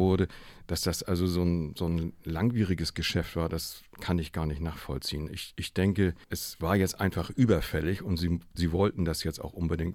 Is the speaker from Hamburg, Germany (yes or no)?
yes; Hamburg, Germany; Ich bin ja hier groß geworden und ich kenne so viele Ecken. Ich bin in Eimsbüttel aufgewachsen, kenne Winterhude, also eigentlich fast jeden Stadtteil